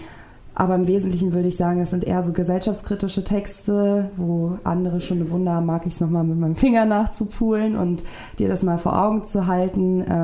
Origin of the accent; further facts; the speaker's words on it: Jena, Thuringia, Germany; Ich komme auch aus Jena